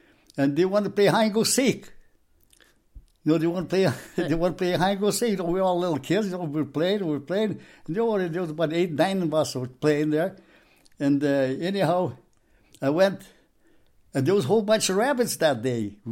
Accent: Athabasca, Alberta, Canada; I grew up in Athabasca in 1930.

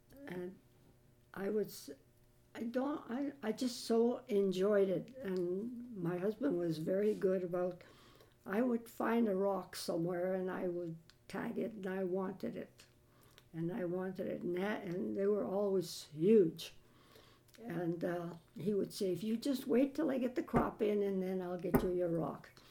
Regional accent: Forfar, Scotland, United Kingdom; born there; Oh, just in Forfar.

